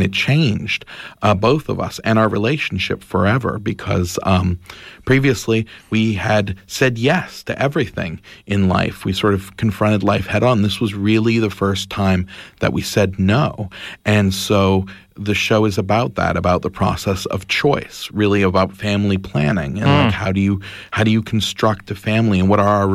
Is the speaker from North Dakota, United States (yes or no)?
no; Maine, United States; Well, I grew up in Maine, and there are a lot of storytellers there.